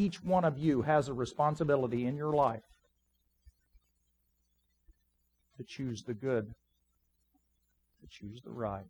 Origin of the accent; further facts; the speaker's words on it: United States; we're part of the family of what you would call Americans. And anytime there's an attack on my country, I react in a stupid way.